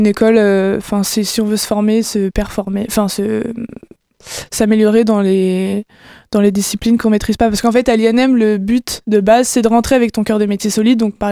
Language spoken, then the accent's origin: French; Le Mans, Pays de la Loire, France; on est du Mans.